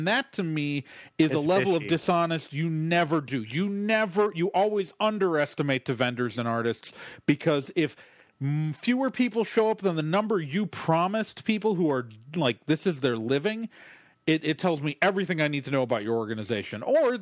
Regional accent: Chicago, Illinois, United States; I know I'm from Chicago.

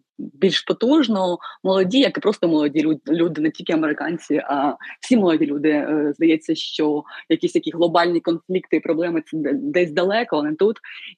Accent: Donetsk, Donetsk Oblast, Ukraine; ми з Донецька родом, і саме там ми обрали українську літературу і культуру як вектор свого професійного розвитку і освіти.

